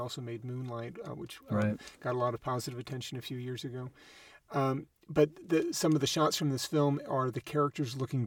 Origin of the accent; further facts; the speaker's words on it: United States; as an American, I'm aware of who she is.